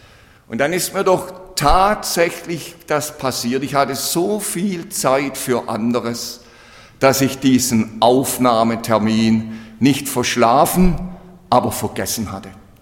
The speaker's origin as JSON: {"language": "German", "town": "Bad Liebenzell", "region": "Baden-Württemberg", "country": "Germany", "tie": "born or raised there", "said": "Ich bin ja auf dem Missionsberg in Bad Liebenzell aufgewachsen"}